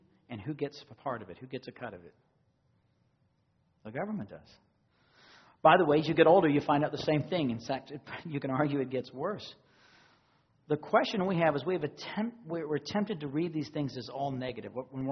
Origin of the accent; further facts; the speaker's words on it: Texas, United States; I grew up in Texas, kind of a small state, no struggle with pride in that state at all.